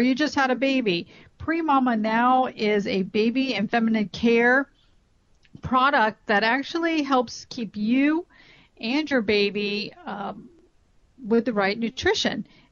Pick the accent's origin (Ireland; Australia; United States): United States; Florida; Even in my home state of Florida, we get below 70 sometimes, which is really great